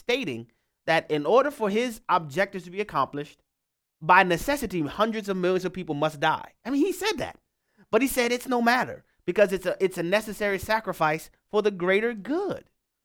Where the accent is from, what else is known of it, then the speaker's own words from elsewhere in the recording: Louisiana, United States; We'll start off in my home state of Louisiana, where David is on the line.